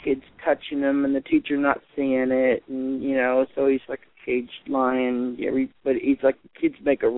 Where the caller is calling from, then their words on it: California, United States; I'm calling from Northern California.